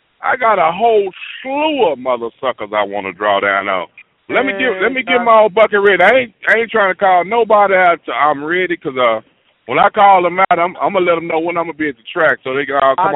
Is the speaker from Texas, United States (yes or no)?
yes; Oak Cliff, Texas, United States; I got to represent correctly because I'm from Oak Cliff, America.